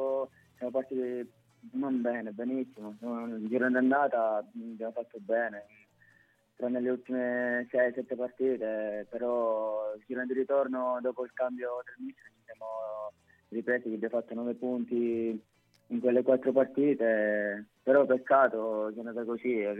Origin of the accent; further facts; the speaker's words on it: Palermo, Sicily, Italy; Sono di Palermo, quindi tifo Palermo